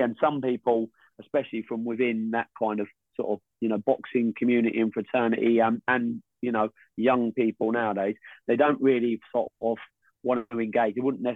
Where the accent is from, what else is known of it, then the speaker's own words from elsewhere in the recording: Luton, East of England, United Kingdom; I'm from Luton. It's a small, fairly small town, and it's always had a big boxing heritage.